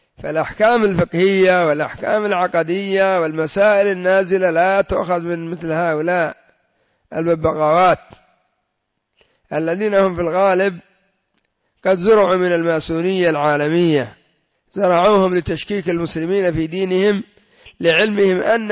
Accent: Yemen; لا سيما عندنا في اليمن كثر أصحاب الضلال

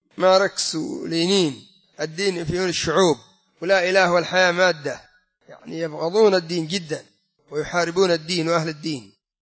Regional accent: Yemen; عندنا في اليمن انظر من العملة من انهيار إلى انهيار

